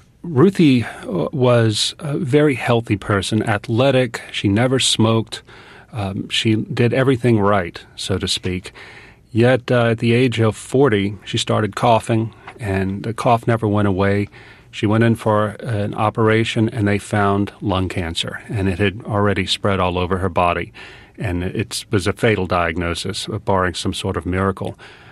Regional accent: St. Francisville, Louisiana, United States; But for all intents and purposes, St. Francisville is my hometown. It's right in the middle of plantation country on the Mississippi River, about half an hour north of Baton Rouge.

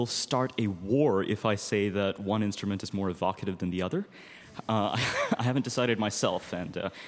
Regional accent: California, United States; also born or lived in India; I'm of Indian descent. I was born in South India, and after a few pit stops, I ended up here in Southern California at age 8.

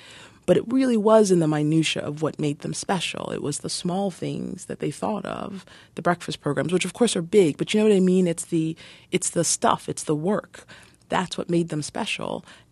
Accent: Jamaica; I'm 42 years old. I wasn't a part of the Panthers. You know, I'm from Jamaica

